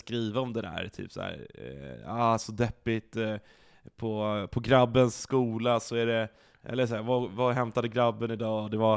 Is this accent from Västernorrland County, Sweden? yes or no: no; Stockholm, Stockholm County, Sweden; Jag är uppväxt i Ulvsunda, som det heter, Bromma, Stockholm, på gränsen mot Solna. Och vi var ett så här klassiskt medelklass familjeområde, mycket barn och ungdomar